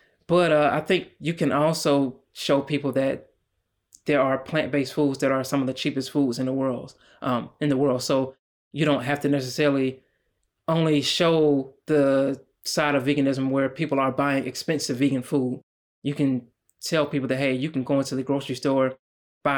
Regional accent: United States; And just as a Black man growing up in America, I was always very used to oftentimes being the only Black person in social settings.

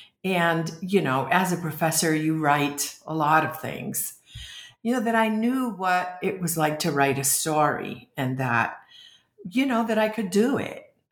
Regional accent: Massachusetts, United States; also born or lived in Puerto Rico; I grew up in Warrenoka, a place in Massachusetts, which is very isolated.

